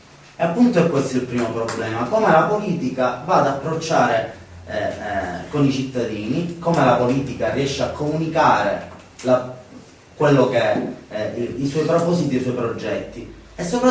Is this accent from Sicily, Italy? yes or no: yes; Palermo, Sicily, Italy; Io mi ricordo ore e ore di riunioni nella sezione della Guadagna, da dove vengo io